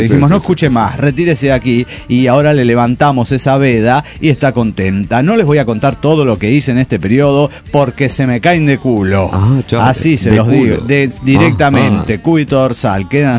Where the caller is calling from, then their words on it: Tulancingo, Hidalgo, Mexico; Hola, amigos, soy el zapatista de Tulancingo Hidalgo.